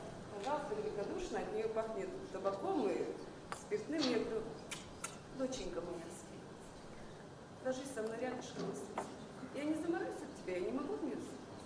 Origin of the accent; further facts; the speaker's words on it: Chelyabinsk, Chelyabinsk Oblast, Russia; Я с Челябинска.